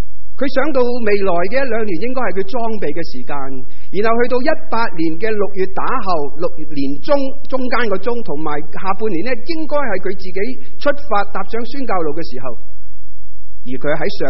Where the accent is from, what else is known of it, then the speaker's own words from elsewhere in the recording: Guangdong, China; 我们广东人说很容易就卡住了